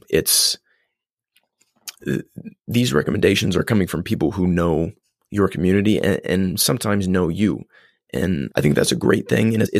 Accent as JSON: {"language": "English", "town": "Columbus", "region": "Indiana", "country": "United States", "tie": "born or raised there", "said": "I grew up in Columbus, Indiana, and we had an independent bookshop on our Main Street equivalent."}